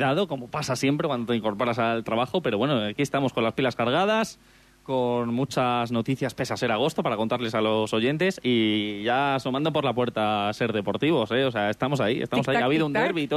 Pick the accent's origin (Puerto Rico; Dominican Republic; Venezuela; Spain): Spain; Béjar, Castile and León; Bueno, veo que hay nuevo alcalde en mi pueblo